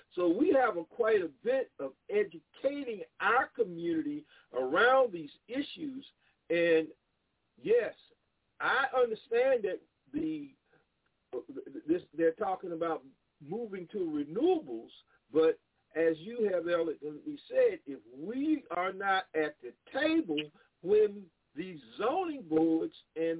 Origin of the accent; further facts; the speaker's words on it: Dillon, South Carolina, United States; I hail from South Carolina. I'm from the PD area. I'm from Dillon, South Carolina